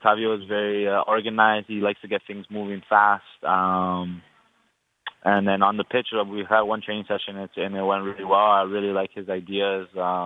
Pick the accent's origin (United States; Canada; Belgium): Canada; as a Canadian footballer, you know, that's what we need.